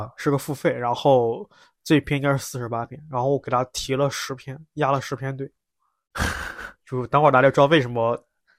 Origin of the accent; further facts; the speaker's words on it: Nanjing, Jiangsu, China; 我一直以为是这个是我们南京人会有的点